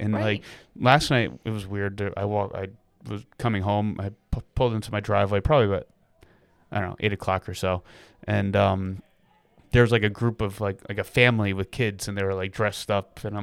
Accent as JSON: {"language": "English", "town": "Vernon", "region": "British Columbia", "country": "Canada", "tie": "born or raised there", "said": "from growing up in Vernon, I was like, if you tried to walk up my road in Vernon, you'll never make it to the top because we live on the side of a mountain and it's like extremely steep."}